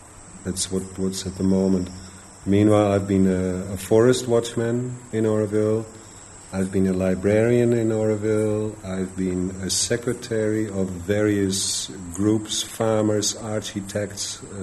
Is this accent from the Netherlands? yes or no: yes; Netherlands; moved away; I'm from Holland, and I came here 20 years ago.